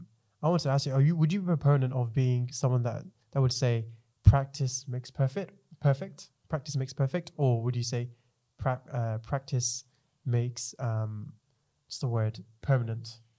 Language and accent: English; England, United Kingdom; I'm from England.